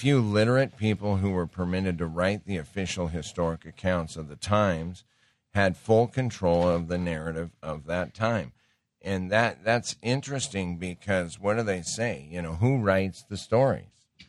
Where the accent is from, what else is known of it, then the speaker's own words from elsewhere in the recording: Montana, United States; My wife and I grew up in Montana. We don't do that.